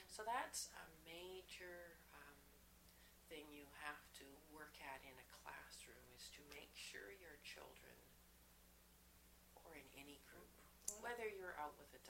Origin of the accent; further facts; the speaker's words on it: Winnipeg, Manitoba, Canada; born there; Oh, I was born in 1944 in Winnipeg, actually St. Boniface, Manitoba.